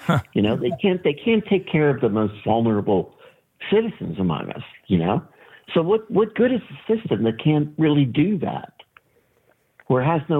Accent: Philadelphia, Pennsylvania, United States; Exactly. Yeah. In Allegheny.

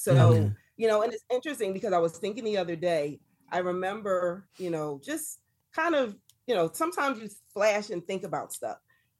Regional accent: Philadelphia, Pennsylvania, United States; I told you I'm from North Philly. I can't swim.

